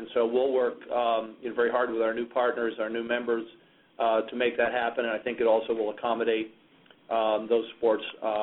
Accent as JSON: {"language": "English", "town": "Newark", "region": "New Jersey", "country": "United States", "tie": "born or raised there", "said": "I'm proud to be a New Jersey person. My dad was a high school teacher in Newark. I grew up in Newark. I was born in Newark."}